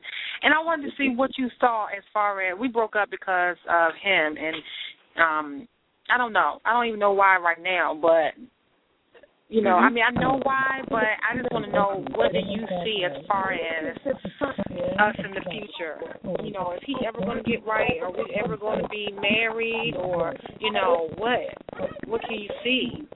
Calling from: Virginia, United States; Virginia.

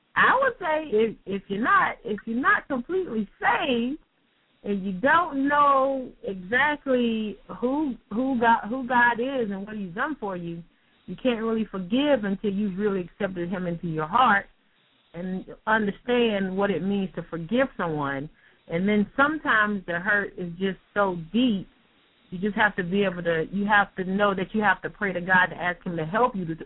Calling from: Conway, United States; from Conway.

